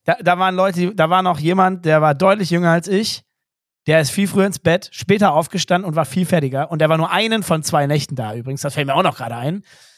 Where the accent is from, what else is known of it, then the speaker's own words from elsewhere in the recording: Krefeld, North Rhine-Westphalia, Germany; ich komme hier aus Krefeld.